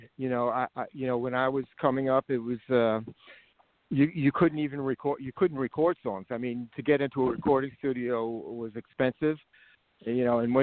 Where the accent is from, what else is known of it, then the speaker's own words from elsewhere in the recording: Brooklyn, New York, United States; also born or lived in Nashville; for a guy from Brooklyn.